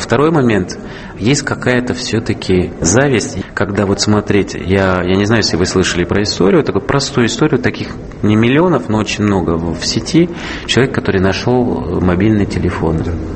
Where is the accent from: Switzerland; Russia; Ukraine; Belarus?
Switzerland; Russian is a second language; я себе чувствую очень свободно в России, больше, чем у себя на родине. У меня проблемы со временем. Я не ношу швейцарские часы, я всегда везде опаздываю